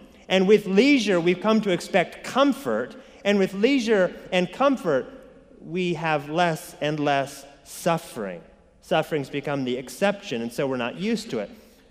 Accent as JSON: {"language": "English", "region": "Oregon", "country": "United States", "tie": "born or raised there", "said": "Well, I grew up in Oregon, and in my entire youth, I'd say 0 to 21, I never went to a funeral."}